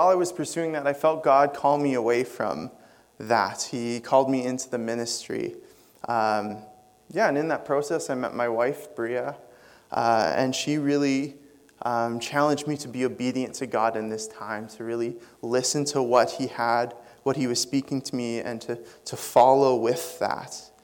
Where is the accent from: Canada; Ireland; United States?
Canada; West Kelowna, British Columbia; I was born and raised in West Kelowna, so it's not that far away. I feel like I'm homegrown in the Okanagan.